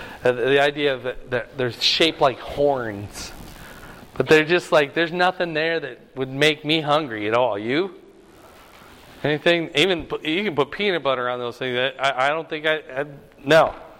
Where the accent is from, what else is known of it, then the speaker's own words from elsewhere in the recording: Iowa, United States; growing up, somehow I got in my mind that he was eating corn cobs. Maybe it's because I was from Iowa.